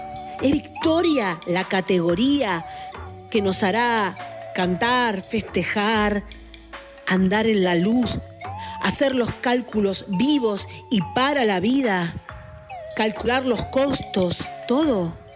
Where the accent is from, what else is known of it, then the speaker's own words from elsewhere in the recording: Argentina; nosotros y nosotras, que somos argentinos y argentinas